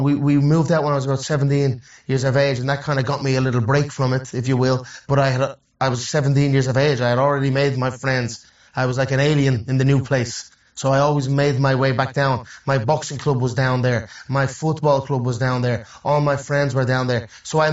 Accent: Dublin, Leinster, Ireland; And I grew up in a Dublin suburb off the city centre called Crumlin. Dublin 12 is the district.

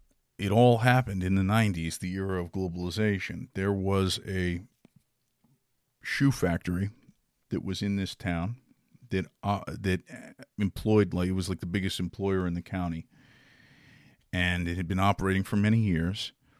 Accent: West Virginia, United States; I grew up in Appalachia. I grew up in West Virginia, and I've since the age of seven, I've been around West Virginians my whole life.

